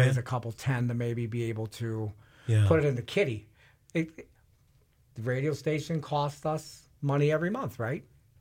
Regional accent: Detroit, Michigan, United States; I'm a street level guy. I'm a kid from Detroit.

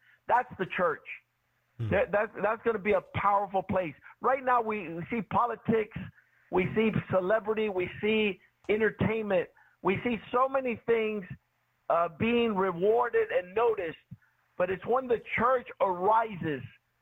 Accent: Cuba; I know that my home country, Cuba, where my parents are from, the electrical grid is out.

